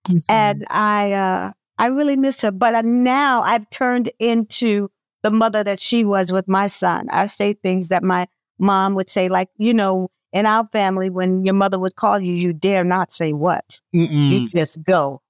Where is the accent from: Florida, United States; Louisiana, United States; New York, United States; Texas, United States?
New York, United States; Brooklyn; It's Brooklyn just has a whole aura about it, you know, and I'm glad I grew up in Bed-Stuy, and I'm glad I had that experience.